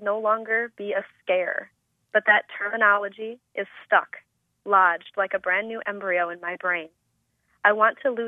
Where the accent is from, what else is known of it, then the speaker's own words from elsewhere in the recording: Madison, Wisconsin, United States; that was always one thing that struck me visiting Milwaukee, you know, growing up in Madison.